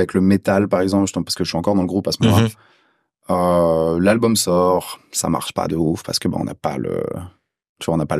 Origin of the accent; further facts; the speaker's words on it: Massy, Île-de-France, France; Rappelle-toi, je t'ai dit tout à l'heure, j'ai grandi à Massy.